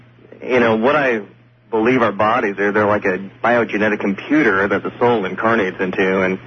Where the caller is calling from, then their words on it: Vancouver, Washington, United States; I'm calling from Vancouver, Washington.